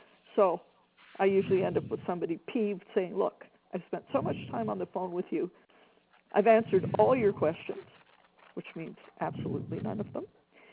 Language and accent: English; Canada; So being Canadian, I'm too polite to just hang up.